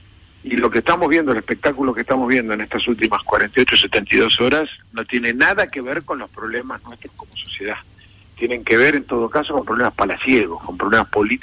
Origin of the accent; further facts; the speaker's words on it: Argentina; los problemas que tenemos que resolver como argentinos